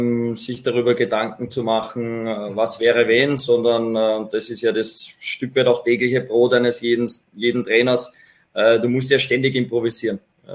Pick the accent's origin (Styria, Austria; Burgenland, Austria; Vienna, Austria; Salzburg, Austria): Vienna, Austria; now in Ried, Austria; Als Wiener, bevor ich nach Ried gekommen bin